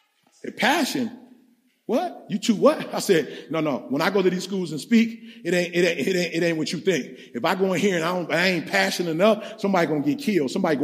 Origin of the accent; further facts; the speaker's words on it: Detroit, Michigan, United States; I grew up in Detroit. Everybody was doing it. The more you could debate, the sweeter you were.